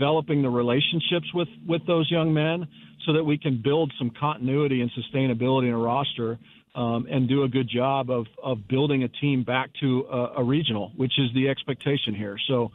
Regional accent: Manhattan, Kansas, United States; growing up in Manhattan, in the time period that I did, there were two iconic figures. Because we grew up Wildcats, we didn't recognize the iconic figures in Lawrence.

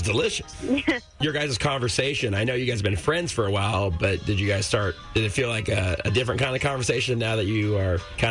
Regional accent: California, United States; when I growing up in California with the wildfires

